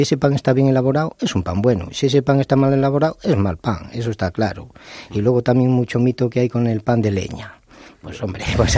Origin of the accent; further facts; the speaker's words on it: León, Castile and León, Spain; Yo que soy de León